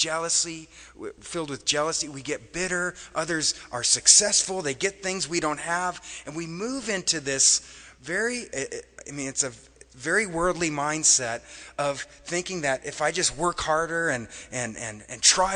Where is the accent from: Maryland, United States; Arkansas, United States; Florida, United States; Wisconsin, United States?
Wisconsin, United States; Wausau; born there; But I was born in Wausau, Wisconsin, and there was a Kraft cheese plant not far from our house.